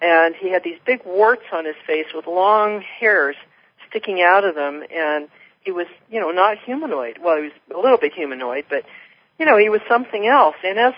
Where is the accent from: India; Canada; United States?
United States; San Francisco, California; And maybe because I grew up in San Francisco, but I never got it.